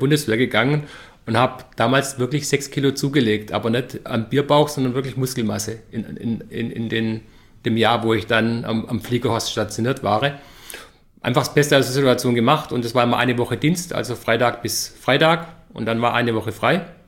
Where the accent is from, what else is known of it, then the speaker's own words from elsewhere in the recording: Baden-Württemberg, Germany; ich bin Schwabe, ich muss jede Mahlzeit süß beenden.